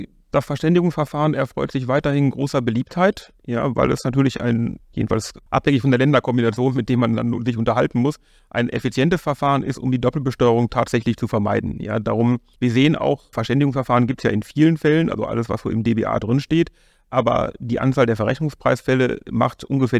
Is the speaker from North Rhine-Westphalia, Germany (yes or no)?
yes; Düsseldorf, North Rhine-Westphalia, Germany; ich bin der Düsseldorfer Ureinwohner